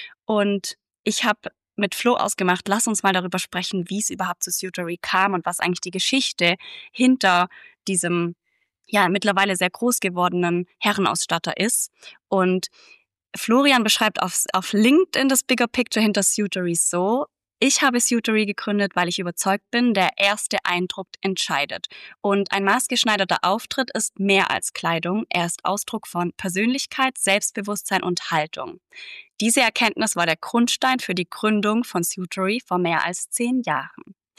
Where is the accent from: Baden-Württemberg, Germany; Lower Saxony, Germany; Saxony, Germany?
Baden-Württemberg, Germany; Ravensburg; zu heute 480 Quadratmeter Ladenfläche in meiner Heimatstadt Ravensburg ist ein langer Weg